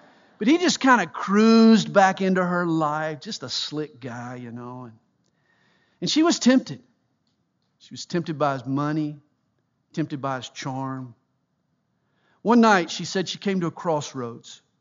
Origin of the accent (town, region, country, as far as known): the South, United States